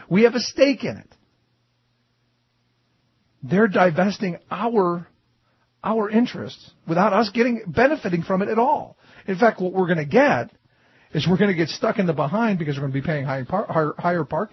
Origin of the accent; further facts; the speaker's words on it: Cleveland, Ohio, United States; I mean, when I grew up in Cleveland, you could buy beer right from the gas station.